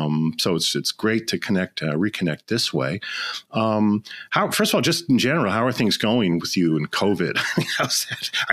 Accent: Park Forest, Illinois, United States; I grew up in Park Forest, so south side.

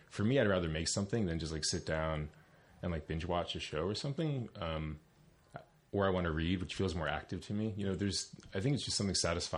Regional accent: New Jersey, United States; Like, I grew up in the Pine Barrens. I worked on a blueberry farm.

